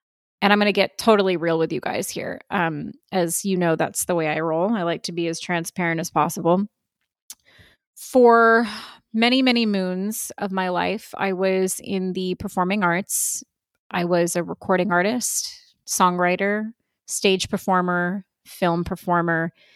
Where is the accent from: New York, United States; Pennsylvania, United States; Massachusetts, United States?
Massachusetts, United States; accent: Boston; my accent was deplorable, which has been trained out of me, by the way. You can't walk into, you know, film and TV auditions with a wicked thick Boston accent.